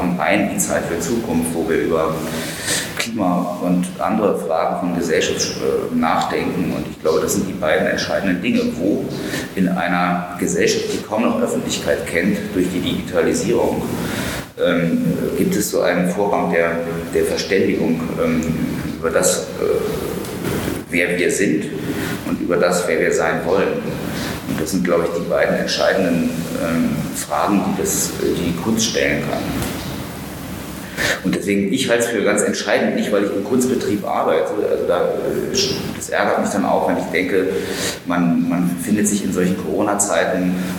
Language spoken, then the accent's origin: German; East Germany, Germany; Also ich komme aus dem Osten.